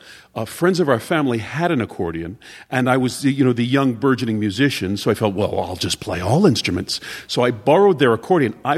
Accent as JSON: {"language": "English", "region": "Pennsylvania", "country": "United States", "tie": "born or raised there", "said": "I grew up in Pennsylvania, so we didn't really hear the accordion, that kind of music."}